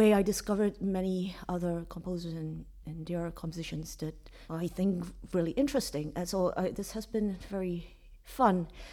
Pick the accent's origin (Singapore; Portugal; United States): Singapore; I am Singaporean Chinese, of course